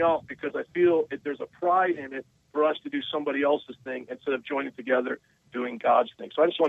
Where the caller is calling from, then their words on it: Chicago, Illinois, United States; Hey, Dr. Brown, I am calling from Chicago, based out of a ministry here that we church planted about 7 years ago.